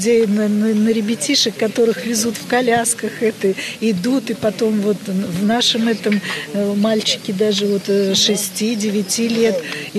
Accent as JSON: {"language": "Russian", "town": "Uva", "region": "Udmurtia", "country": "Russia", "said": "Мы с Удмуртии."}